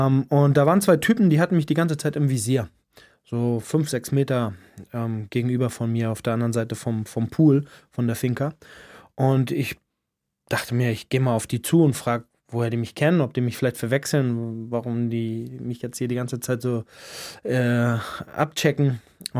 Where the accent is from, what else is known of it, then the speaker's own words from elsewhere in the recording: Flensburg, Schleswig-Holstein, Germany; Ja, wie gesagt, ich bin in Flensburg geboren, aufgewachsen, in einem gutbürgerlichen Elternhaus. Ich bin Einzelkind.